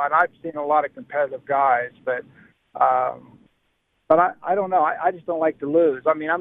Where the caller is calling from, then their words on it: Belmont, United States; from Belmont.